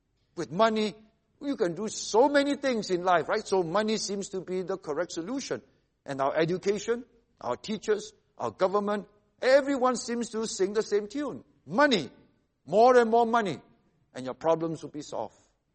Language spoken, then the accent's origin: English; Seremban, Negeri Sembilan, Malaysia; also born or lived in Singapore; All of us, all nine of us, were born in Singapore. But we grew up in Seremban because my dad was a member of parliament in Seremban in the 1960s and 70s, where we were all growing up. Live in a very big house.